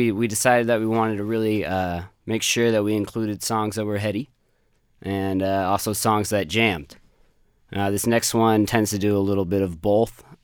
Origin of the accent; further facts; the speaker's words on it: Austin, Texas, United States; We're from Alta Mesa.